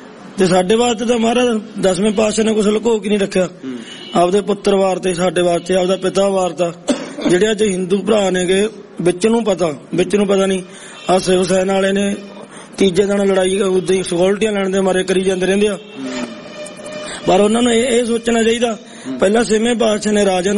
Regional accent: Punjab, India; ਫਿਰ ਮਨਸਾ ਦੇ ਵੀ ਜਾਂਦੇ, ਸਾਡੇ ਇਲਾਕੇ ਚ ਬਹੁਤ ਜਾਂਦੇ, ਸਾਡਾ ਸੰਗਰੂਰ ਜ਼ਿਲ੍ਹਾ ਗਾ, ਤੇ ਉਧਰੋਂ ਜਾਂਦੇ ਆ ਗੰਢ ਜੋੜੇ

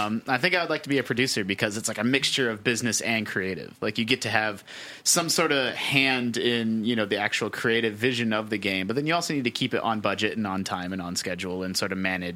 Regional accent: United States; Like, this is something I think about because I'm from the United States.

